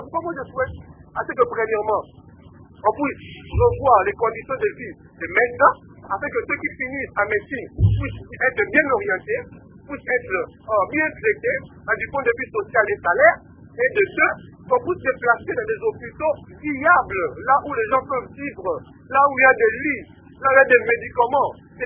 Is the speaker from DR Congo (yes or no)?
yes; Kongo Central, DR Congo; Chez nous, dans le Bas-Congo, vraiment, on a rien ressenti de grand, parce que nos hôpitaux sont restés comme ça